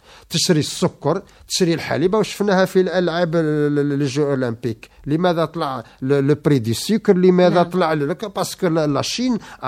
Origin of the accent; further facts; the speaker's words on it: Algeria; إحنا اليوم كجزائريين كمواطنين عندنا أولاد وعندنا عائلات وعندنا مسؤوليات.